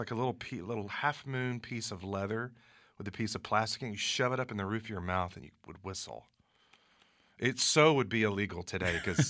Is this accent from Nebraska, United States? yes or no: no; Houston, Texas, United States; I'm from Houston.